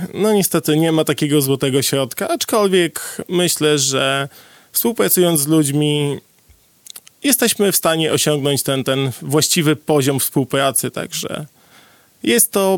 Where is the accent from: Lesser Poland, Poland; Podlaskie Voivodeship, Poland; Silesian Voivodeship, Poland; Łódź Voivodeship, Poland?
Podlaskie Voivodeship, Poland; pochodzę również nieopodal z małej miejscowości, aczkolwiek jest to inna gmina, już inny powiat, aczkolwiek niedaleko, także tereny są mi znane od dziecka